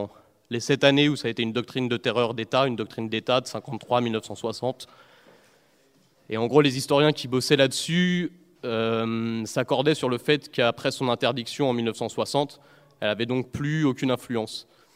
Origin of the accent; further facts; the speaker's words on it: Gennevilliers, Île-de-France, France; moi j'ai grandi à Gennevilliers